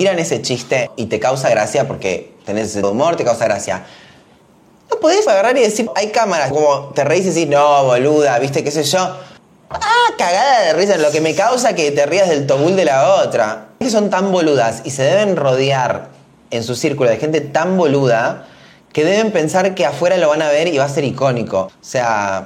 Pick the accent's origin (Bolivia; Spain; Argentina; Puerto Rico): Argentina; Córdoba; los argentinos, no sé, yo que vengo de Córdoba